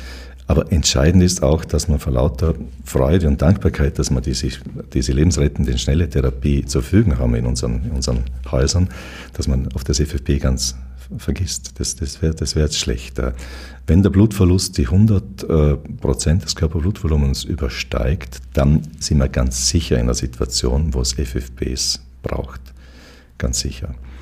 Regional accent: Vorarlberg, Austria

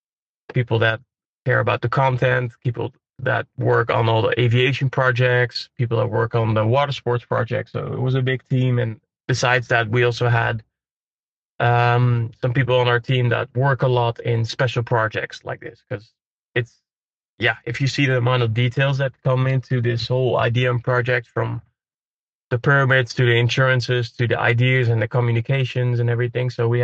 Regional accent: Netherlands; English is a second language; First of all, we wanted to do it in the Netherlands, in my home country

